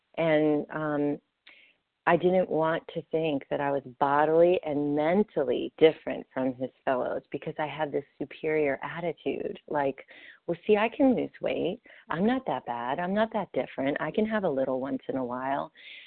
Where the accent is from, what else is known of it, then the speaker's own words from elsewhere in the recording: Raleigh, North Carolina, United States; from Raleigh, North Carolina, recovered compulsive overeater.